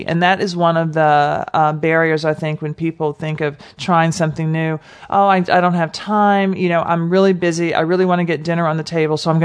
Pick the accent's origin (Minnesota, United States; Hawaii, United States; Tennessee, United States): Tennessee, United States; Nashville; you see me, I'm black and I'm from Nashville, Tennessee.